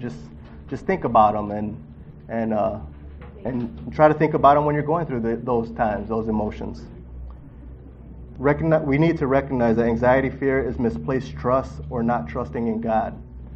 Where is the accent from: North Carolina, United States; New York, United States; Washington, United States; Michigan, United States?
Michigan, United States; Detroit; And before that, I grew up in Southwest Detroit.